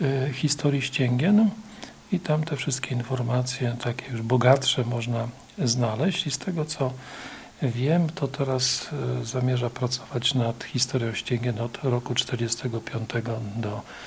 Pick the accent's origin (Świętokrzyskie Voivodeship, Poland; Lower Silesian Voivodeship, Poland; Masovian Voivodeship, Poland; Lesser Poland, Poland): Lower Silesian Voivodeship, Poland; Wałbrzych; Ja sam z dzieciństwa urodziłem się w Wałbrzychu, ja jeszcze pamiętam jako dziecka autochtonów